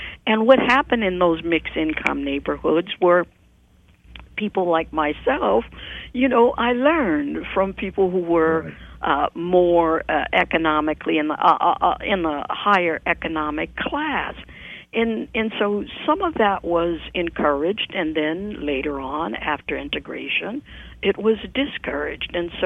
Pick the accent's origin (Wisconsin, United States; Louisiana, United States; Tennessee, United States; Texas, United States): Louisiana, United States; When I was growing up in the South and living in what we call in Pontchartrain Park, which was middle class, working class